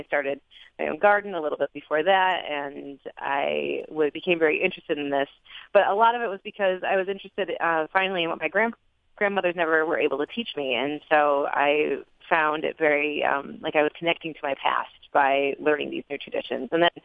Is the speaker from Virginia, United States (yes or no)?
no; Fredonia, New York, United States; Well, I grew up in Western New York, and by that I mean like far Western New York, in a small rural town called Fredonia, south of Buffalo.